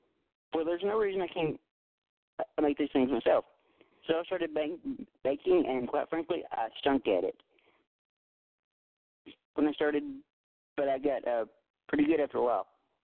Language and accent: English; Minden, Louisiana, United States; I'm 21 years old. I was born and raised in Minden, Louisiana.